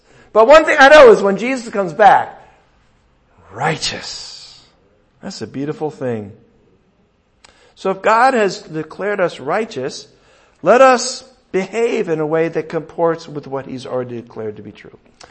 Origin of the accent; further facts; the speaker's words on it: United States; As an American, it's kind of hard.